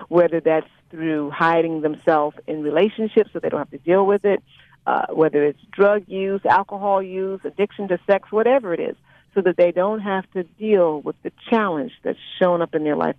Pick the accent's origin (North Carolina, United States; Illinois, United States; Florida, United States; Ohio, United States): Illinois, United States; Chicago; Over here, I'm from Chicago and she loves Chicago.